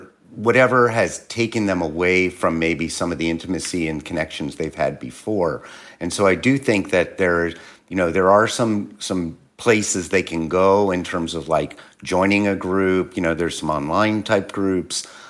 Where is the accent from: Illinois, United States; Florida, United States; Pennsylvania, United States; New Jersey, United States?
Pennsylvania, United States; Philadelphia; he sounded like a guy from Jersey, and I'm originally from Philly.